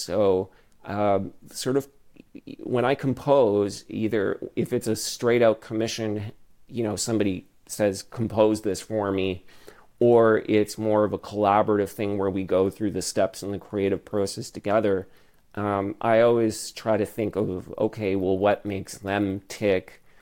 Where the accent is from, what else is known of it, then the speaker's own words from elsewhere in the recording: Ottawa, Ontario, Canada; when I was growing up in Ottawa, I had my traditional piano lessons